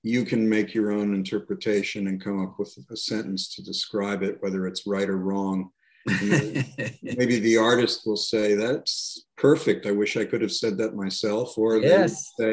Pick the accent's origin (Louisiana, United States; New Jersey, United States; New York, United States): New York, United States; I speak with no R's because I'm from New York.